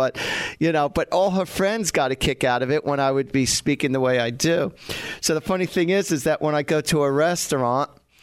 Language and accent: English; New Jersey, United States; I said, I'm from Central Jersey. And she goes, no, you're not with that accent. I said, no, I really am.